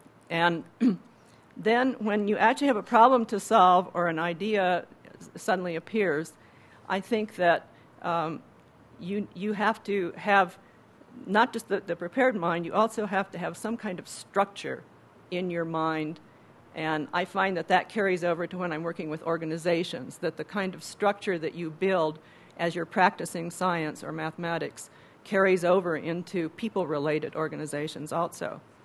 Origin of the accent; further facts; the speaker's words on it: Aspen, Colorado, United States; I'm from Aspen.